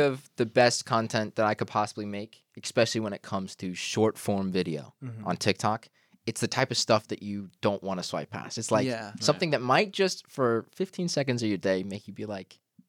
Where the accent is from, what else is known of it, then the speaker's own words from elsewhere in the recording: Georgia, United States; now in New York, United States; I'm 22 years old. Mm-hmm. I'm from Georgia.